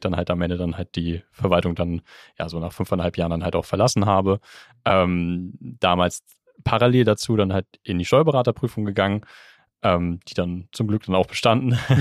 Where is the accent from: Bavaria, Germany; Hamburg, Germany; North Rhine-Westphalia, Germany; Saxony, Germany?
Hamburg, Germany; born there; Also als geborener Hamburger darf ich das, glaube ich, so sagen.